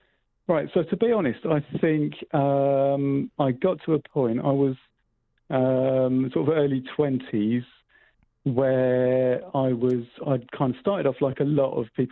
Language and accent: English; Andover, South East England, United Kingdom; I grew up in Andover, which is like a, I don't know, it's kind of grown all the time. It used to be a small town in the middle of Hampshire, just down the road from Stonehenge.